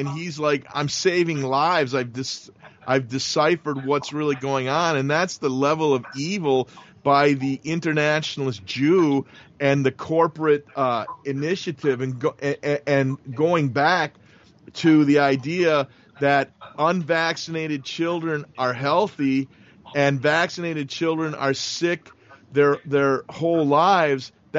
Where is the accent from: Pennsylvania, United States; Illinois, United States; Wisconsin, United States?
Wisconsin, United States; Milwaukee; I'm born and raised in the Midwest, Milwaukee, Wisconsin.